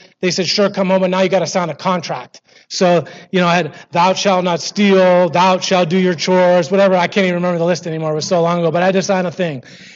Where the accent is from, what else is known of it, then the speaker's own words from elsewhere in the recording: Canada; So you'll probably figure out I'm Canadian, and that doesn't make me an alcoholic, but it sure gives me a head start. Growing up in Canada was what it was. It's super cold